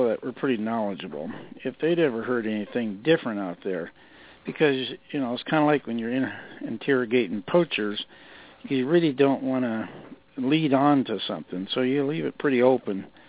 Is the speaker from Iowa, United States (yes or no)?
yes; Iowa, United States; We're from Flatlands of Iowa, both of us were.